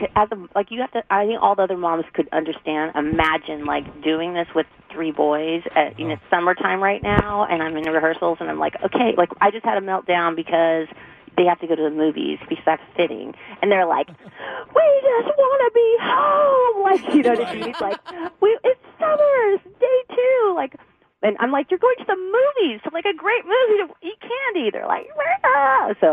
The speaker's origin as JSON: {"language": "English", "town": "Anaheim", "region": "California", "country": "United States", "said": "Like, I'm me from Anaheim."}